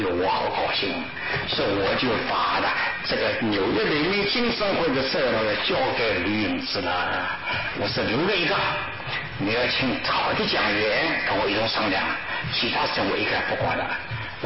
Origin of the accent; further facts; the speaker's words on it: Ningbo, Zhejiang, China; 我是江浙人，上说的上海话呢，你们其他省份的这上海人讲的话和宁波人讲的话不大懂的。我们宁波知道这个是宁波话